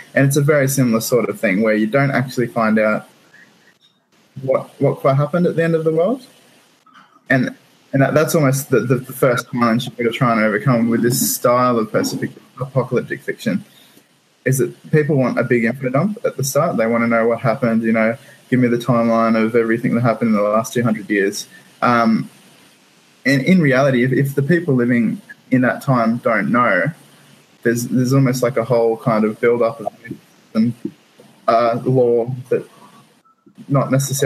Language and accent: English; Australia; accent: Australian; my hometown in Australia, hence the ridiculous accent.